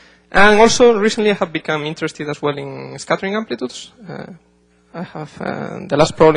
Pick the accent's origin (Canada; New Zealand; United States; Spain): Spain; I come from the University of Santiago de Compostela, and from Spain.